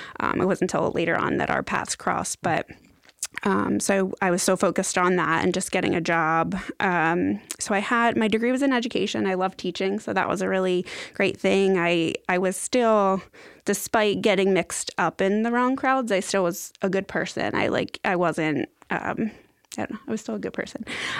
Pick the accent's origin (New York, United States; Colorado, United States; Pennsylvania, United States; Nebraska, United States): Pennsylvania, United States; Philadelphia; So I grew up in Philadelphia, and I was raised Methodist, Baptist, non-denominational.